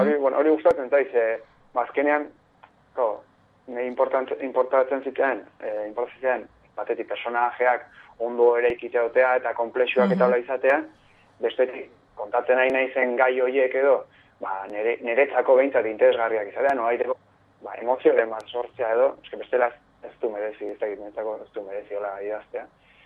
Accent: San Sebastián, Basque Country, Spain; ni Donosti gara naiz, hemen bizi izan naiz, ba, hemen jaio nintzen, da hemen bizi izan naiz, ba, urte hauetan

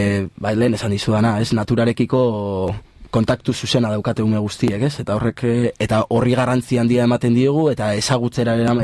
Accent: Goñi, Navarre, Spain; Ni adibidez Goñikoa naiz, Bernedo eta Abaigar txikitatik ezagutzen ditut.

